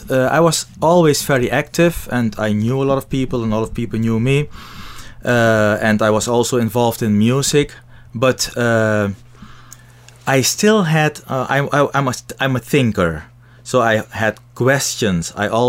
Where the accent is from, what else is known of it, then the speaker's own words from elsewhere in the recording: Suriname; moved away as an adult; now in Netherlands; I was born and raised in Suriname, South America. I came to the Netherlands when I was 21, and I was raised in a church, in an evangelical Pentecostal church.